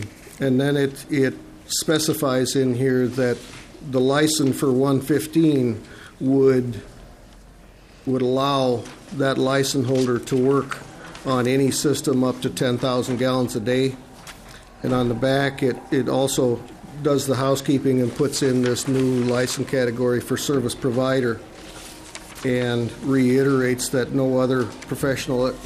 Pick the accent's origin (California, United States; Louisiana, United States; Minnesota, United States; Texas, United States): Minnesota, United States; Willmar; I come from Wilmer, Minnesota.